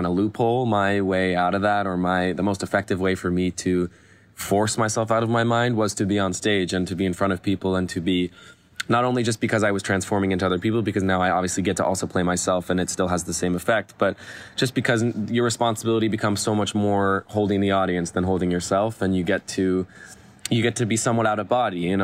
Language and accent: English; Los Angeles, California, United States; So yeah, I grew up here in Los Angeles in Westwood with my parents and my four siblings.